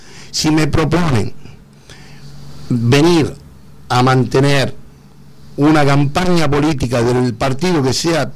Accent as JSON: {"language": "Spanish", "country": "Argentina", "said": "soy argentino y más argentino que ustedes"}